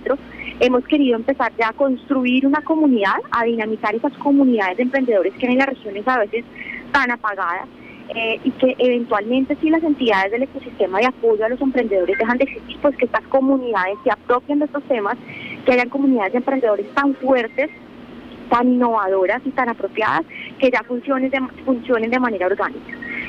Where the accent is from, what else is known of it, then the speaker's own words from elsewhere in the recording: Colombia; muchos obstáculos mentales que como colombianos no nos dejan avanzar en el crecimiento.